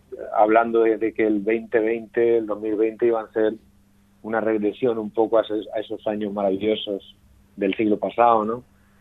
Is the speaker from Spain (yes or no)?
yes; Elche, Valencian Community, Spain; aunque mi lengua materna no lo es, pues yo nací realmente aquí en Elche, los orígenes son de Granada, pero yo estoy en mi calle viviendo desde crío escuchando hablar valenciano